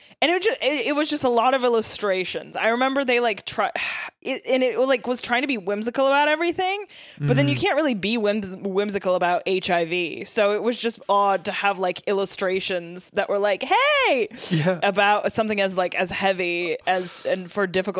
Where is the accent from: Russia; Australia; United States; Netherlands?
Russia; So I was born and raised in Russia.